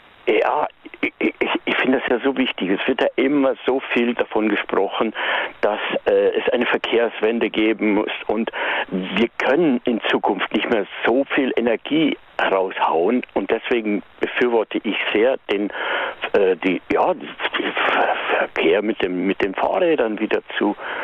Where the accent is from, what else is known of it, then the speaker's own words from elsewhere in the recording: Bavaria, Germany; accent: Lower Bavarian dialect; also born or lived in Westphalia; weil ich in Westfalen geboren bin und das ist da mein Dialekt gewesen. Aber dann bin ich mit 7 Jahren nach Niederbayern, da rede ich natürlich in Niederbayern, rede ich heute, ja schon, einen niederbayerischen Dialekt